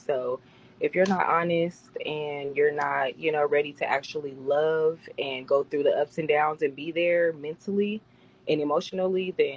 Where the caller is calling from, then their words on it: Texas, United States; I'm in Texas.